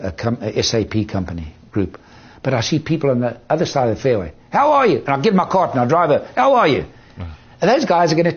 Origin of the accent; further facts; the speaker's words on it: South Africa; I said, Charlie, I understand. I'm from South Africa.